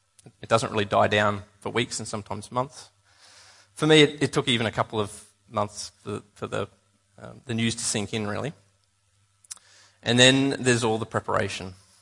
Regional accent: Sydney, New South Wales, Australia; I'm from Sydney myself, so it's really nothing at all for me to be here.

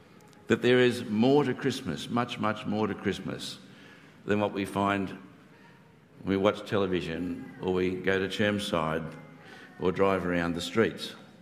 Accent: Papua New Guinea; We grew up in Papua New Guinea, but every 2 years we would make the pilgrimage to Melbourne

